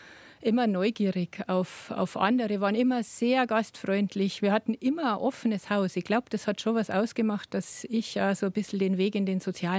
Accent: Bavaria, Germany; aufgewachsen bin ich in Niederbayern, da wo auch Kunst herkommt

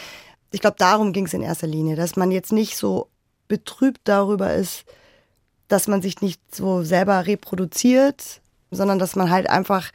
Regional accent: Bavaria, Germany; Aber ich bin einfach, ja, ich bin Bayerin und ich würde es, glaube ich, nicht aushalten woanders.

